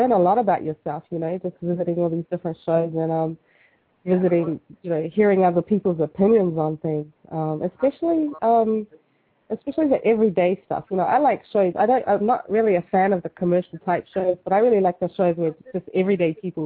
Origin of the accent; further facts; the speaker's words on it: Auckland, New Zealand; Yeah, born and raised in New Zealand. I'm third or fourth generation Polynesian. One of my parents was born in the islands, the other one's born here. And I pretty much lived all my life in Auckland City.